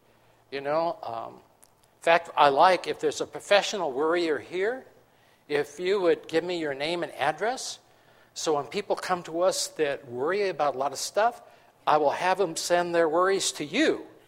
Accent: Los Angeles, California, United States; And I grew up in Los Angeles. I was a city guy.

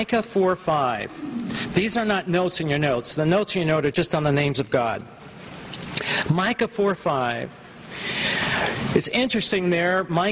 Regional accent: Los Angeles, California, United States; When I pastored my first church, I grew up in Los Angeles, and my wife and I were called to pastor out in nowhere.

